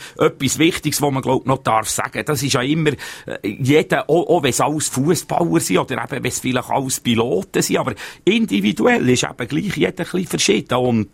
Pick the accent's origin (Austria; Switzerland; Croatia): Switzerland; Bern; Klar, als Berner stehe ich dazu, das ist schade.